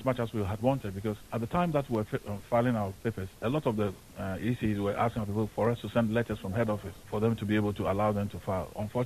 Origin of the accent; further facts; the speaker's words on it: Akwamufie, Eastern Region, Ghana; And also, I come from Akwamufi.